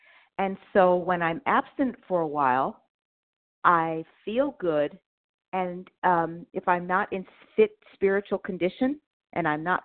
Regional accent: Los Angeles, California, United States; And I'm from California, Los Angeles.

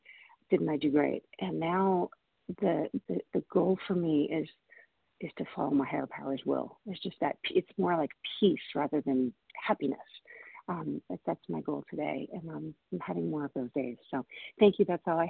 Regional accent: Washington, United States; I'm from Washington State, recovering compulsive overeater.

